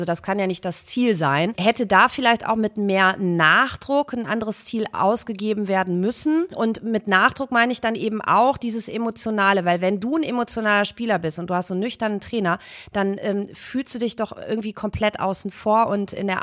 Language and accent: German; North Rhine-Westphalia, Germany; meiner Heimat, dem Sauerland, dem Wunderschönen